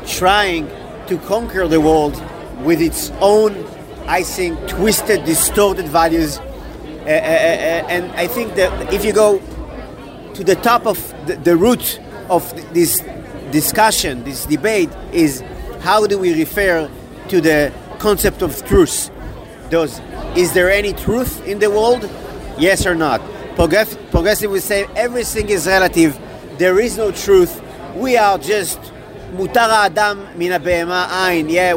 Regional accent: Jerusalem, Jerusalem District, Israel; now in Galilee, Israel; So I grew up in the Galil. I grew up in Jerusalem. Sorry, I live now in the Galil. Grew up in Jerusalem. Both my parents made Aliyah from France. Originally, my father came from Tunisia.

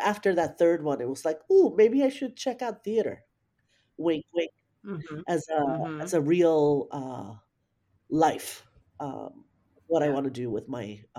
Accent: Puerto Rico; And I grew up in Puerto Rico

